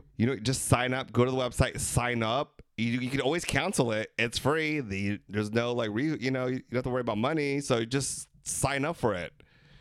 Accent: Philippines; They're not really your family. We're Filipino. It's a safe space to be who you are.

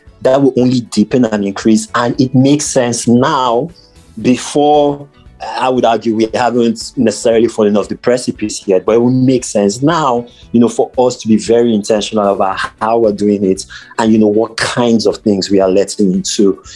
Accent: Lagos, Nigeria; so I grew up in Lagos, right, largely.

